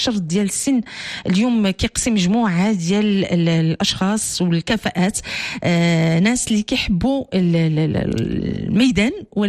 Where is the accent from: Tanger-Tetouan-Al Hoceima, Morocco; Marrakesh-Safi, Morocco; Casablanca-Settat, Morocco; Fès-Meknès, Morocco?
Tanger-Tetouan-Al Hoceima, Morocco; Tetouan; ربما حيت خلقت وتربيت في تطوان هذا هو هذا هو السبب اللي خلاني انني ما كنهضرش ليه فيها